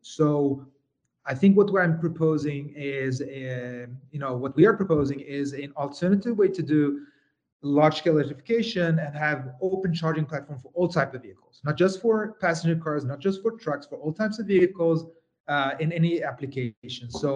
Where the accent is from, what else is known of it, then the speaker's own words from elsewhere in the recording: Sweden; moved away as an adult; So I mean, my home country is Sweden. So I just came, you know, relocated a month ago from Sweden